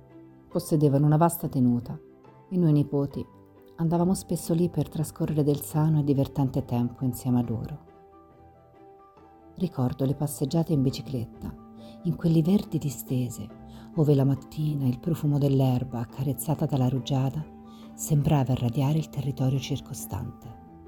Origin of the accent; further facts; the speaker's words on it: Verona, Veneto, Italy; born there; sono nato a Verona il 17 febbraio del 1946. Terzo di quattro figli